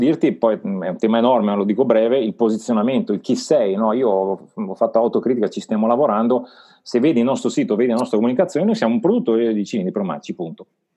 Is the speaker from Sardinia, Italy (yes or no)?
no; Como, Lombardy, Italy; Dalla concorrenza asiatica, il tessile, io vengo da Como, hanno chiuso non so quante aziende